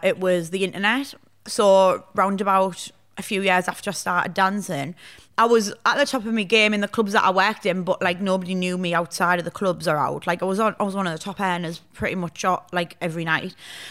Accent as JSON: {"language": "English", "town": "Hartlepool", "region": "North East England", "country": "United Kingdom", "also_born_or_lived": "Sheffield", "said": "while I was in Sheffield, because I moved to Sheffield. I'd never even seen a strip club before. Like, I'm from Hartlepool."}